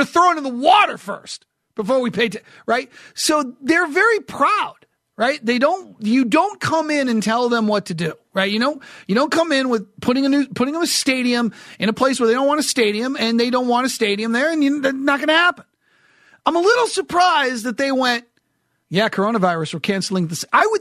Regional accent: New England, United States; Now, listen, I grew up in New England. I did some work in Boston, and I know the people in South Boston.

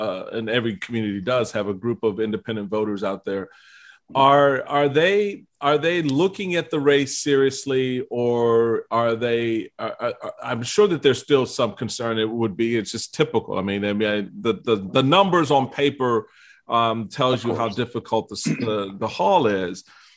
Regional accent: Washington, District of Columbia, United States; now in Prince George's County, United States; I grew up in Washington, D.C. I was outnumbered, 15, 20 to one. I live in Prince George's County, Maryland.

